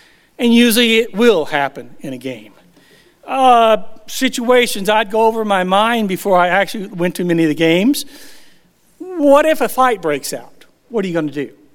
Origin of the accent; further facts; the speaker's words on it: Big Sandy, Texas, United States; Yes, we are from East Texas, the big Sandy area.